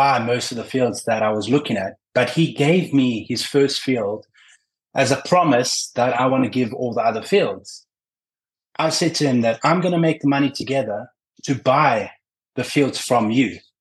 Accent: Greece; also born or lived in South Africa; I started in South Africa. I was born in South Africa and I moved to Greece very young.

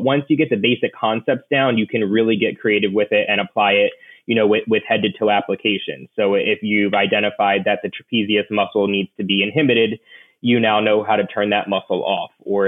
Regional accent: New Jersey, United States; I grew up in Jersey, so I was familiar with the hospital organization.

